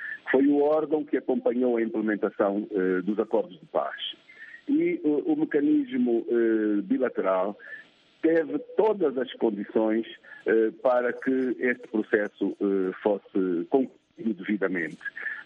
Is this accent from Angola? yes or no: yes; Angola; participei nos vários momentos desse percurso no leste do país, onde cresci, me fiz homem, passei pelo Kazombo, passei pela Lunda Sul e por outros territórios.